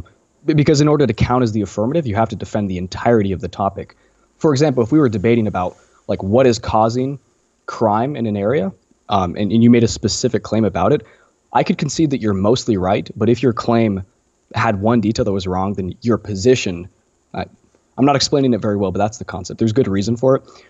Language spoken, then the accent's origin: English; Utah, United States; Yeah, I'm from Utah. I've lived in Utah most of my life.